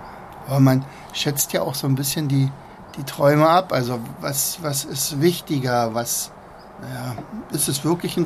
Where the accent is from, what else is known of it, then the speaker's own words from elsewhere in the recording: Germany; naja, ich bin ja damals in der DDR aufgewachsen und wir durften also nicht in den Wilden Westen fahren.